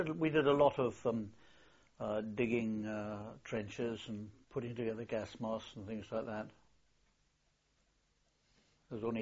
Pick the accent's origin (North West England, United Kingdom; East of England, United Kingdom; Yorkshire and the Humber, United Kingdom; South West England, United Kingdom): South West England, United Kingdom; Bristol; I was born in Bristol in 1921.